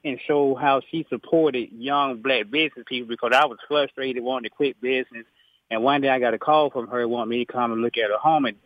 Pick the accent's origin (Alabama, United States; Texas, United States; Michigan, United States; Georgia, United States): Georgia, United States; Atlanta; I really didn't realize that we were spoiled, I guess, growing up in Atlanta